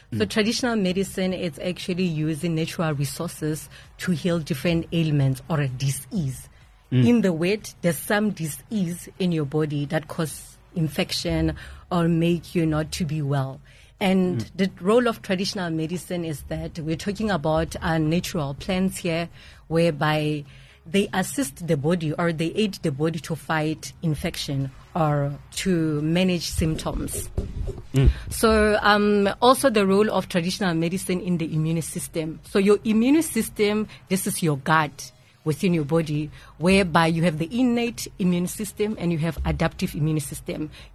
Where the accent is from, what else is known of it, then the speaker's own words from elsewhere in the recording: Thaba Nchu, Free State, South Africa; And this has been reported in my hometown, which is Tabanchu